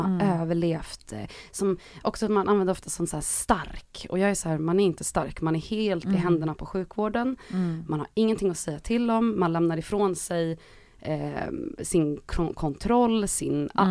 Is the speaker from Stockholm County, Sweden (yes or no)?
yes; Stockholm, Stockholm County, Sweden; also born or lived in London; jag bodde hemma hos mina föräldrar, jag var i Farsta där jag växte upp